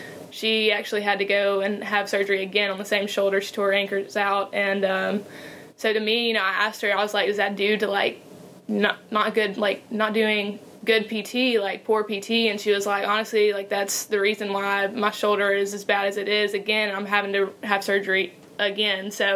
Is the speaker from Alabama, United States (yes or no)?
yes; Birmingham, Alabama, United States; now in Mobile, United States; And I'm from the Birmingham area, so obviously that would be closer to home.